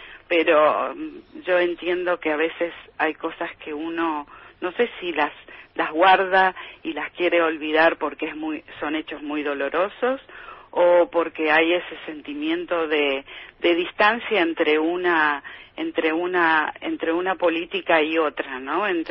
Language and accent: Spanish; Argentina; somos argentinos y nacimos acá